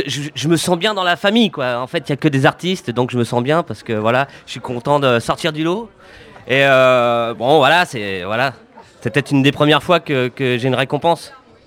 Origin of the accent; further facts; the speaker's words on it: Beauvais, Hauts-de-France, France; je suis de Beauvais